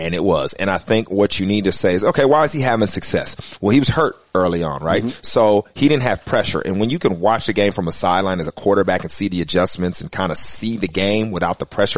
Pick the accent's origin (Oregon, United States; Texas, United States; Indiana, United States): Texas, United States; I hate this because I am a Texan. You know that. I played most of my career there.